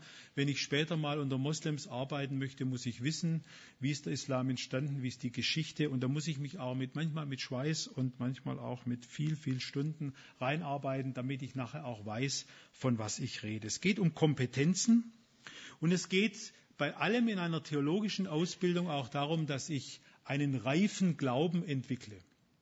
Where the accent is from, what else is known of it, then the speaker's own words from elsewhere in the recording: Stuttgart, Baden-Württemberg, Germany; ich komme zwar auch aus Stuttgart eigentlich